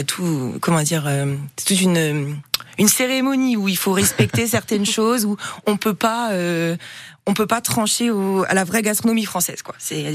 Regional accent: Sarreguemines, Grand Est, France; Moi, j'ai grandi près de Sarreguemines.

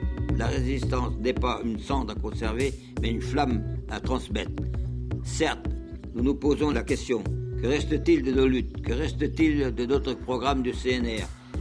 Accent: Brittany, France; Moi, je suis natif de Ploiegrette, là. Je suis venu ici comme facteur.

